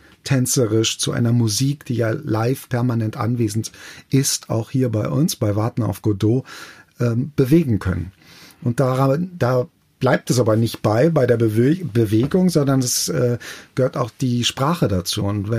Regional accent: Bochum, North Rhine-Westphalia, Germany; ich als Bochumer bin natürlich wahnsinnig glücklich

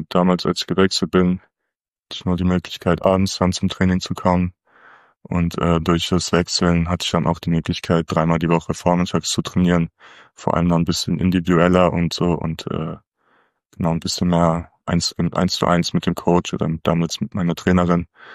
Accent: Münster, North Rhine-Westphalia, Germany; ich bin 20 Jahre alt, ich komme aus Münster ursprünglich

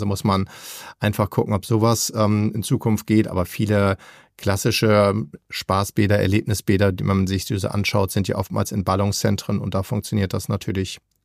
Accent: Kansas City, Missouri, United States; German is a second language; Eine der spektakulärsten Wasserrutschen ist übrigens in meiner alten Heimatstadt in Kansas City, aber mittlerweile geschlossen.

